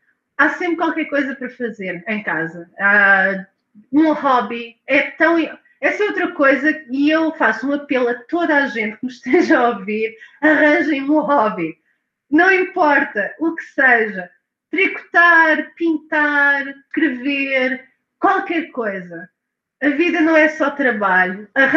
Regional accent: Lisbon, Portugal; now in Norway; Eu sou de Lisboa e, para mim, o contacto com o mar sempre foi muito presente. E eu estou no meio das montanhas, no interior da Noruega, junto à fronteira com a Suécia

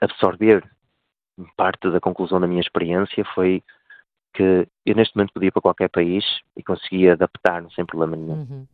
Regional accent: Portugal; sou português

